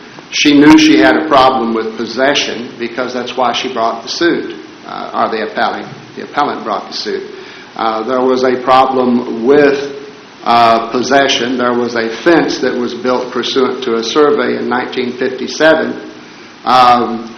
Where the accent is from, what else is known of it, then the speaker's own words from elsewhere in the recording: Lebanon, Virginia, United States; Good morning. … from Lebanon, Virginia